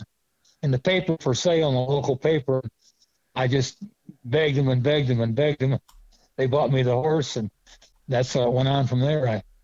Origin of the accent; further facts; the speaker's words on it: Lake Forest, Illinois, United States; moved away as an adult; now in Texas; Well, I was born in Lake Forest, Illinois, and raised there till I got married in 1969 to Marilee. And we stayed in Illinois and moved to Richmond, Illinois, and were there for 43 years.